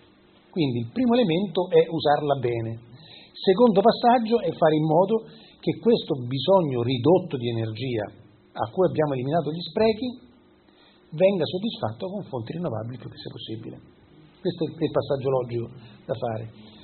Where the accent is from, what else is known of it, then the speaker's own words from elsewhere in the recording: Rome, Lazio, Italy; born there; now in Monferrato, Italy; io vivo nel Monferrato, anche se sono romano di nascita